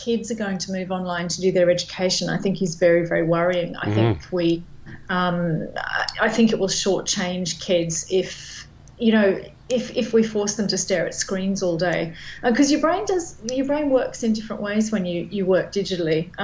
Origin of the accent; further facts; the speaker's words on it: Australia; that I'm Australian in my soul, and I want to come home.